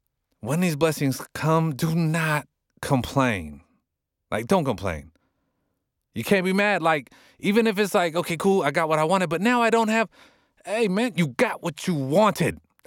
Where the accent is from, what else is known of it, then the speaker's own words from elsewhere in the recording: Los Angeles, California, United States; This was like the pinnacle of my dream, was to do radio in my hometown where my family could listen to me. So that was here in Los Angeles.